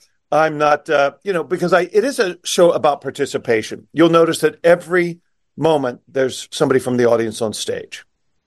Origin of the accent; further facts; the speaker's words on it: Midwest, United States; I'm a Midwesterner myself, and I just feel there's so much friendliness with everyone.